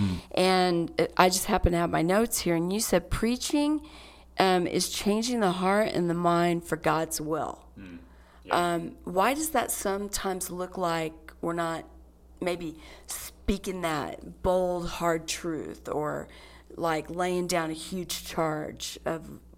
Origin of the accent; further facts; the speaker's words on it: the South, United States; Super interesting answer, because I grew up in the South, and we started every day of high school with the Pledge of Allegiance and a prayer.